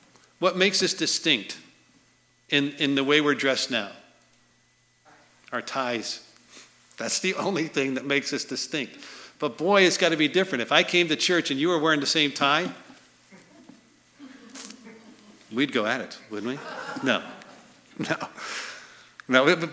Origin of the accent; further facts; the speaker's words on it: Chicago, Illinois, United States; He said, "Chicago." And I said, "Well, I'm from Chicago."